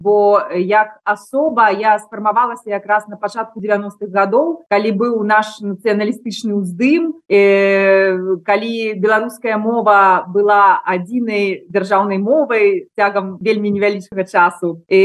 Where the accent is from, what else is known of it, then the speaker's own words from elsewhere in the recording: Minsk, Belarus; first language ru; Belarusian is a second language; moved away as an adult; also born or lived in Russia; now in Italy; моя родная мова гэта расейская, моя маці руская, і я нарадзілася ў Расіі, хаця я пражыла першыя 25 гадоў свайго жыцця ў Менску.